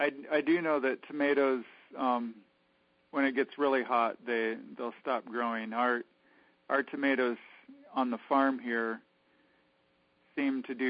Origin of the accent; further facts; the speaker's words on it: Oak Glen, California, United States; Oh, okay. I grew up in Oak Glen.